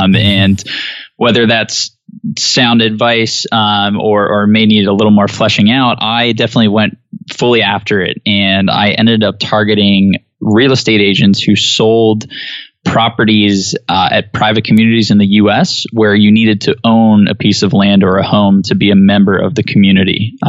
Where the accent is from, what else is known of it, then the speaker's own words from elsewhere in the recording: New Jersey, United States; also born or lived in Philadelphia / Atlanta / South Carolina; So I'm from New Jersey, but my family moved around a bunch. So with my mom's job, we ended up in Philadelphia for a little bit, down in Atlanta. We've had a place in South Carolina.